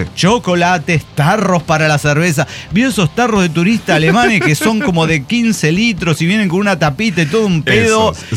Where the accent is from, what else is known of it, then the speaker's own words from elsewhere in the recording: Monterrey, Nuevo León, Mexico; Como Regio Montana, ella, y como Regio Montano yo, obligatoriamente tuve que conocer